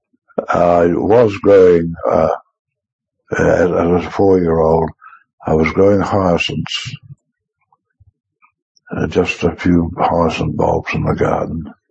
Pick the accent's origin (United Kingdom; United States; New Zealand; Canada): New Zealand; Waimate, Canterbury; So I was born in Waimate, South Canterbury, in 1912, 13th of February. And I grew up in the down country out sort of gorge from Waimate, but educated in Waimate.